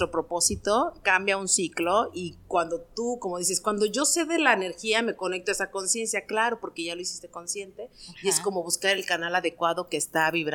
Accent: Caribbean, Mexico; vivo en Cancún, soy originaria del Caribe.

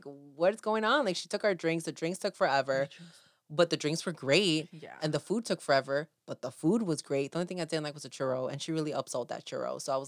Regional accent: Mexico; We're from Mexico, and the national animal is the scorpion, and that's what you are.

